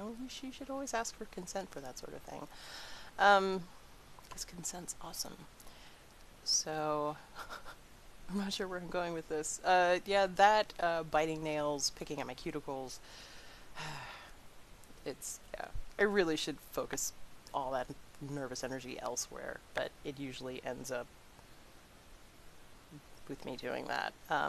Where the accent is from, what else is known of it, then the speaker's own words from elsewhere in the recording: Hawaii, United States; I'm Hawaiian, so I also have a smattering of Hawaiian.